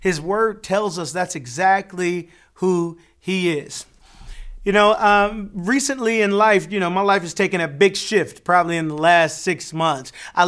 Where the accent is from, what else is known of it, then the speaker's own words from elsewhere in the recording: Detroit, Michigan, United States; I'm from Detroit.